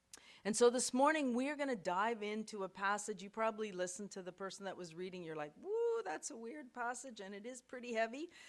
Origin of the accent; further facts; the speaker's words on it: Ethiopia; So many of you know that I grew up in East Africa, and my parents were missionaries in Ethiopia.